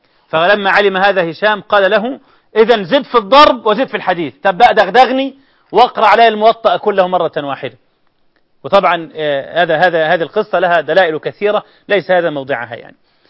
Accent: Egypt; الطالب اللي بيقرأ والشيخ بيسمع بصحله كما يقولون عندنا في مصر

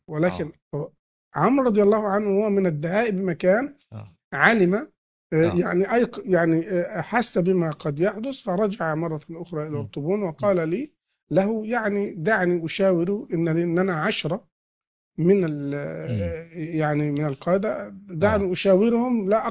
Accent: Egypt; ويكفي احنا كمصريين

